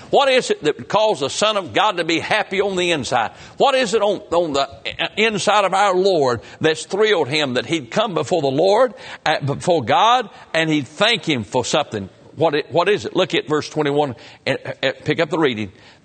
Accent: Grand Rapids, United States; I grew up in Grand Rapids, a little cotton mill town. And we lived on the other side of the track.

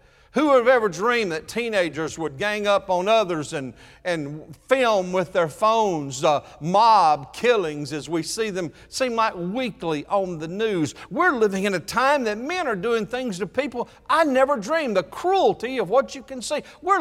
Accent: Florida, United States; We're from the Florida area down there, and I tell you, when you get down to Florida, everything is about a kingdom.

